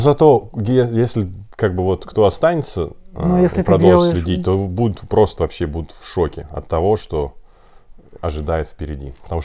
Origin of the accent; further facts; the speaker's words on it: Russia; я из России, хочу вот как-нибудь с вами там пообщаться